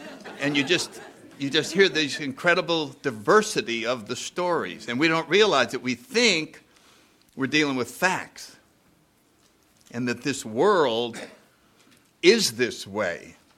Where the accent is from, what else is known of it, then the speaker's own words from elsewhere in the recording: Connecticut, United States; I grew up in Connecticut in the 30s.